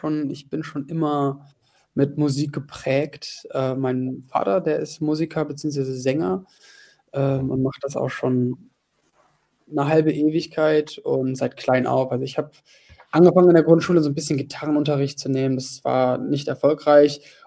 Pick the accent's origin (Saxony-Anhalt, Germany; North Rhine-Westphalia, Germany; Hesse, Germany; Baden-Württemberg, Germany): North Rhine-Westphalia, Germany; Cologne; Ich komme aus Köln, genau.